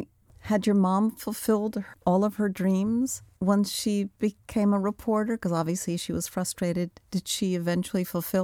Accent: Garden City, New York, United States; that was one stop before the town I grew up in Garden City.

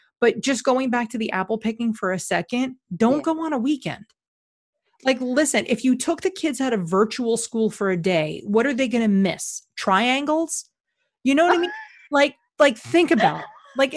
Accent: New York, United States; I mean, as a New Yorker, right.

